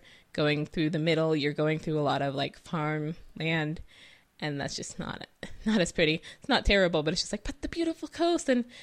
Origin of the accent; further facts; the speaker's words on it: California, United States; I'm from California. I'm born and raised here and lived here most of my life.